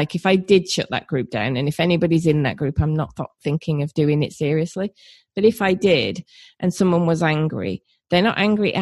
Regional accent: United Kingdom; And I found that really difficult, especially as a Brit and a woman.

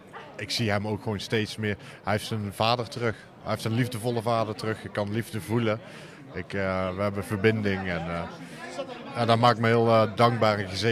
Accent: Uden, North Brabant, Netherlands; Ik kom uit Uden.

